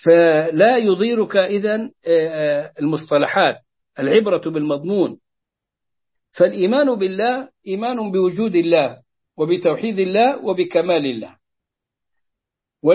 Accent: Egypt; حتى أنه عندنا في مصر بيقول لك أنه ظاهرة الإلحاد صارت منتشرة

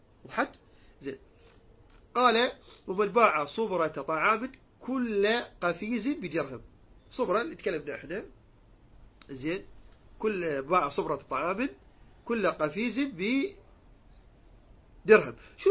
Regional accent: Iraq; accent: Iraqi

